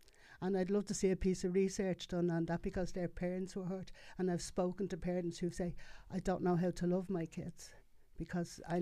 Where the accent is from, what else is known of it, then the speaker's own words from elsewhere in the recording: Blanchardstown, Leinster, Ireland; I suppose I look at my community, and I'm from Blanchardstown, and a lot of communities are affected